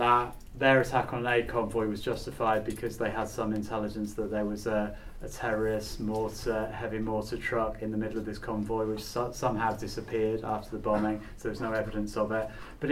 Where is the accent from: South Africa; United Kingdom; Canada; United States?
United Kingdom; Sheffield, Yorkshire and the Humber; Yeah, thanks for inviting me, even though I'm from Sheffield.